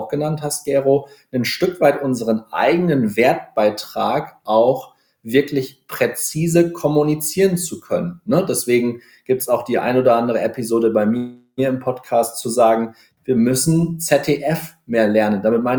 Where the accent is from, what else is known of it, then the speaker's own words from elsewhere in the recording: Cloppenburg, Lower Saxony, Germany; weil es gibt tatsächlich in meiner Heimatstadt Kloppenburg in Niedersachsen